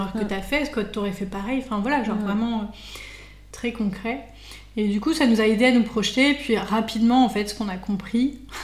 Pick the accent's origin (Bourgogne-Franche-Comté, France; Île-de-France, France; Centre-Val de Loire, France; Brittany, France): Île-de-France, France; Paris; Moi, j'ai grandi dans Paris